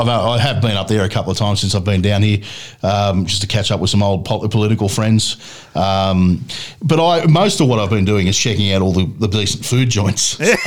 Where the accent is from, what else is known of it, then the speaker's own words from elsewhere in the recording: Sydney, New South Wales, Australia; Yeah, you know, I grew up in Sydney, and I remember one of my mates and I, we were about 16 at the time